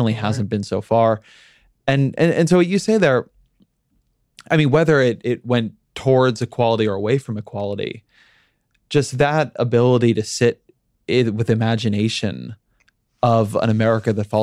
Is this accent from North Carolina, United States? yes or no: no; California, United States; I grew up in Southern California. I was there during the LA riots.